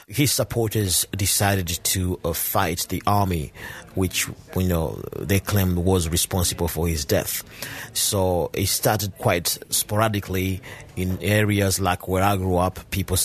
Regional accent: Bujumbura, Bujumbura Mairie, Burundi; Kamenge is the area where I grew up in Bujumbura anyway.

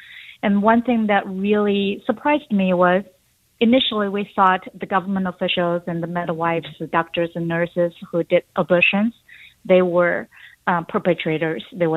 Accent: China; moved away as an adult; now in United States; I was born and raised in China, and I moved to the U.S. in 2011 when I was 26.

